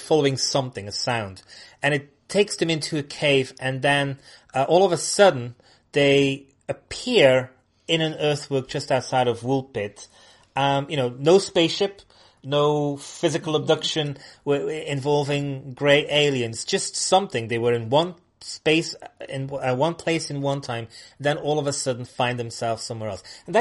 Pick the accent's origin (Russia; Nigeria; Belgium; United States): Belgium; Flanders; English is a second language; Now, I come from Flanders, and I can tell you in winter it's grey